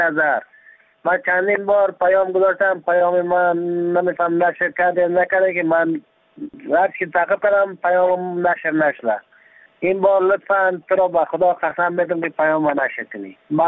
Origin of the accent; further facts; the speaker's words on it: Badakhshan, Afghanistan; از بدخشان هستم